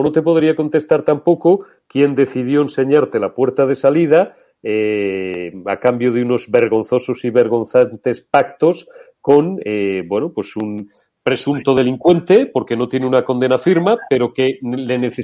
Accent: Castile, Spain; Yo, que soy castellano, soy monolingüe

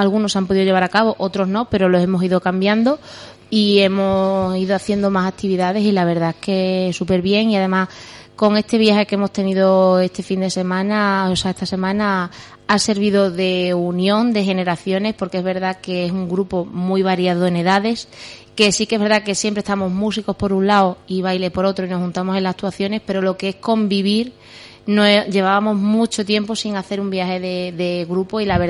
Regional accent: Don Benito, Extremadura, Spain; yo soy de Don Benito, yo no sé

